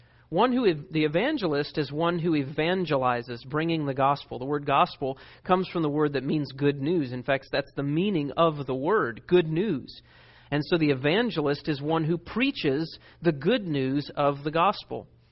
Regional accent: Florida, United States; born there; I was born in Florida. I like green.

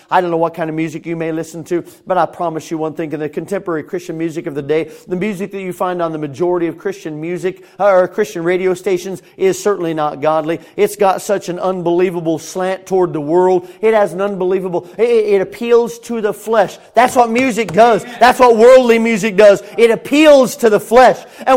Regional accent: California, United States; moved away; Man, I come from California. You didn't find any out there.

